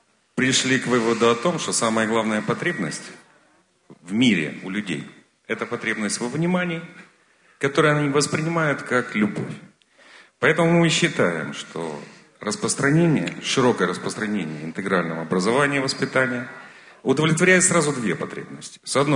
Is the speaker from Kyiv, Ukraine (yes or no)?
yes; Kyiv, Ukraine; Я вообще из Киева.